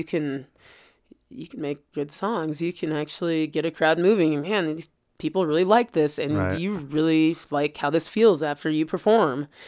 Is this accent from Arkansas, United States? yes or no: no; Loveland, Colorado, United States; I am from Loveland, Colorado.